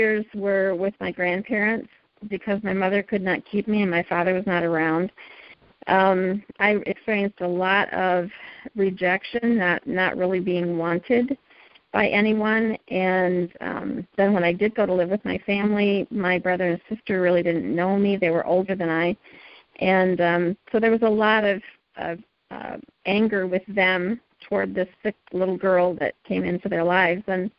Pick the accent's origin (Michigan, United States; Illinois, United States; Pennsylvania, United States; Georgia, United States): Michigan, United States; born there; now in Indiana, United States; I was born in Michigan and then moved to Indiana about 33 years.